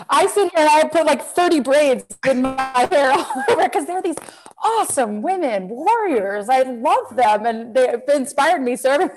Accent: Reston, Virginia, United States; I grew up in Reston, which was this urban planning central area of the United States, the first planned community.

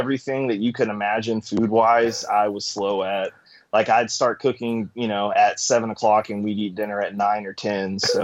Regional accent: Rowlett, Texas, United States; also born or lived in Mesquite; Originally, when I was born in Mesquite, and then lived in Rowlett and moved to Roy City, but always been in Texas, never moved outside.

